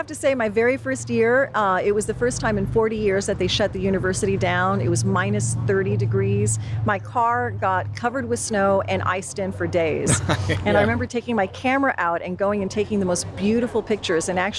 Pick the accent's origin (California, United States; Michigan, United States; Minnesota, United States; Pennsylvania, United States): California, United States; Napa Valley; Have to say that being a Napa Valley native is a wonderful thing. And, you know, I was born as an American, but I was raised as a Croatian.